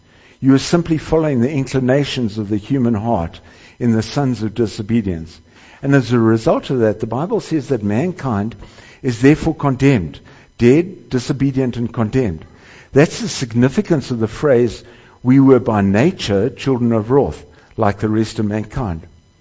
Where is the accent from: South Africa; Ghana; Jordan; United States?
South Africa; That's how we felt when we rejoiced as a South African in our transition from apartheid to democracy in 1994.